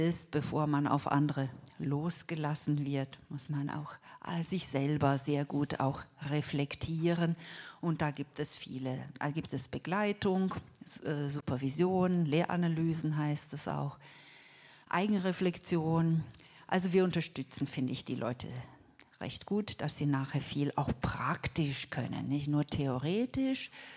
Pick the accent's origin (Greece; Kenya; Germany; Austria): Germany; Lörrach, Baden-Württemberg; Ich komme aus Lörrach. Das ist 2 Stunden weg, Vorort von Basel.